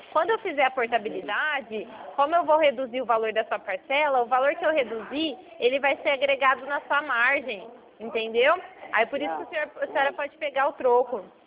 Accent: Ribeirão Preto, São Paulo, Brazil; Então, eu sou daqui de Ribeirão Preto.

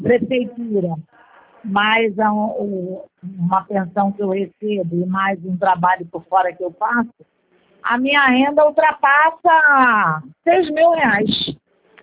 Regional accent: São João de Meriti, Rio de Janeiro, Brazil; born there; Eu nasci aqui no bairro de São João do Meriti.

